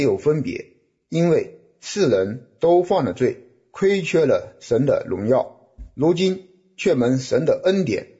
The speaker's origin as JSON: {"language": "Chinese", "country": "China", "said": "而且我们中国人也早就说，真正的公平就是王子犯罪与庶民同罪"}